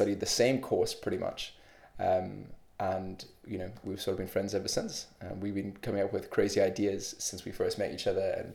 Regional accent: Zambia; English is a second language; moved away as an adult; also born or lived in Zimbabwe; now in United Kingdom; I'm originally from Zimbabwe. I grew up in Zambia, and then I came across the UK when I graduated from school to study mechanical engineering.

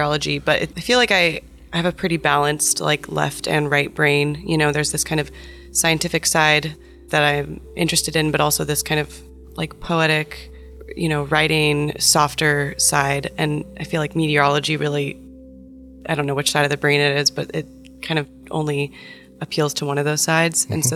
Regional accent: New Mexico, United States; moved away as an adult; also born or lived in Colorado; So yeah, I'm from New Mexico, and I kind of grew up outside of the city. I changed states when I was 18 in college. I went to Colorado

